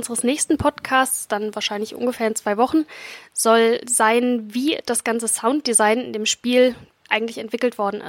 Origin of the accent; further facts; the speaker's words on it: Mainz, Rhineland-Palatinate, Germany; also born or lived in Dresden; ich komme selber ursprünglich aus Mainz, habe die letzten 4 Jahre in Dresden Musiktheorie studiert